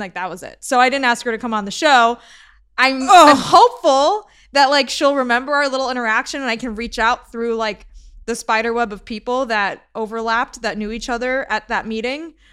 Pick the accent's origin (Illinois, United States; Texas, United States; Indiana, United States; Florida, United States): Illinois, United States; Chicago; I'm from Chicago. Like, our team sucks now.